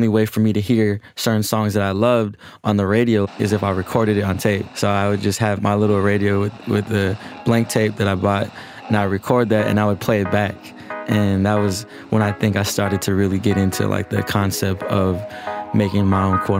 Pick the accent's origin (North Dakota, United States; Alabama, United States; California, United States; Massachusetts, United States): California, United States; Los Angeles; I am from Los Angeles, and I run a label, a collective, and just a overall, just a community called Selection.